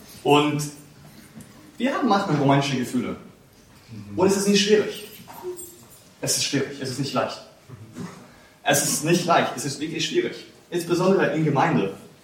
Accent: Kyiv, Ukraine; now in Munich, Germany; Ich wohne gerade in München, aber ich komme aus Kiew eigentlich ursprünglich.

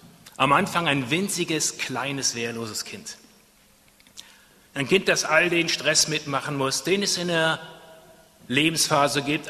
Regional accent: Germany; ich bin aufgewachsen, natürlich in Deutschland, wie an meinem Akzent zu erkennen, in Deutschland aufgewachsen.

